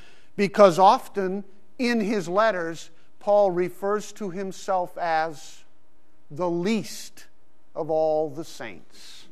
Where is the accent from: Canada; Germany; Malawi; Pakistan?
Pakistan; I grew up in Pakistan. When we lived in Pakistan